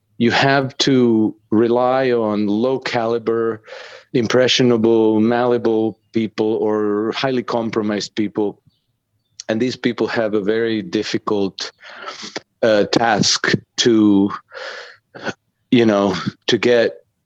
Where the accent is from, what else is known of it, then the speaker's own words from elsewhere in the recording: Croatia; now in -; I'm from Croatia, which was part of former Yugoslavia, and we had a war in the early 1990s, and I served as a soldier in that war.